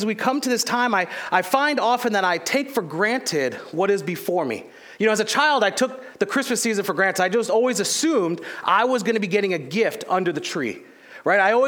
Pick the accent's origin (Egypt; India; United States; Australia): United States; St. Charles, Missouri; We moved here from Canada. I was raised here in St. Charles.